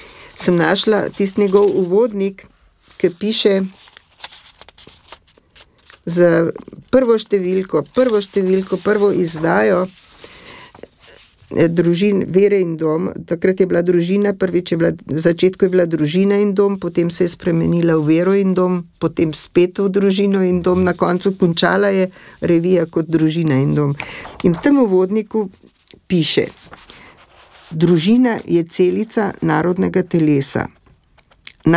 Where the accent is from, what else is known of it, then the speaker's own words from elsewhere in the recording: Prekmurje, Slovenia; Jaz vedno rečem, da sem iz Prekmurja doma